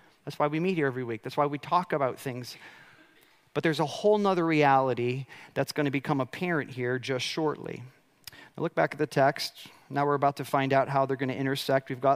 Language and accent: English; Chicago, Illinois, United States; I come from Chicago. We know bosses.